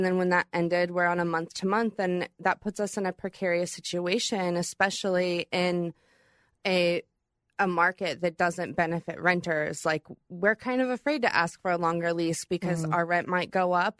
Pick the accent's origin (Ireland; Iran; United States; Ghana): United States; And I grew up here. I grew up in the North End. So essentially, I've been displaced from my neighborhood that is familiar to me.